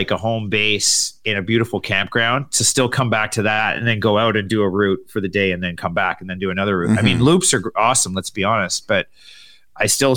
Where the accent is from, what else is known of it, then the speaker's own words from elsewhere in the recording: Canada; Obviously, being Canadian, we're a little bit more, whatever, cautious, nanny state, whatever you want to say.